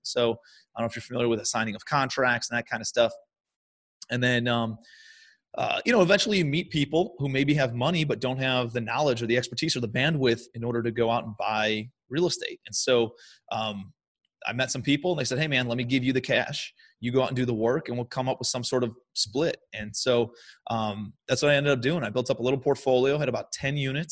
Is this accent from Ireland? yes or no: no; Cleveland, Ohio, United States; So I'm a kid from Cleveland, Ohio originally, and I was going through college when the market was going gangbusters last time, 03 to 07.